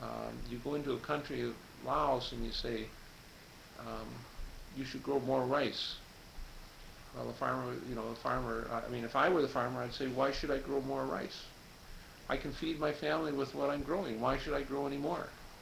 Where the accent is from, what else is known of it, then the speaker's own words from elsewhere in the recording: United States; As opposed to me being British or French or Australian or something